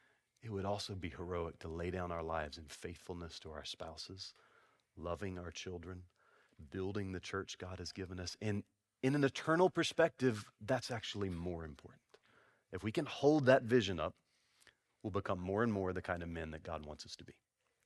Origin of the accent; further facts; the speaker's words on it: Franklin, West Virginia, United States; a funeral home in Franklin, West Virginia. This is my hometown.